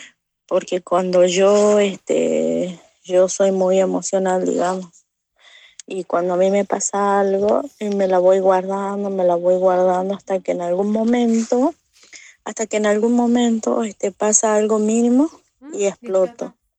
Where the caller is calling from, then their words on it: Tucumán, Argentina; de Tucumán.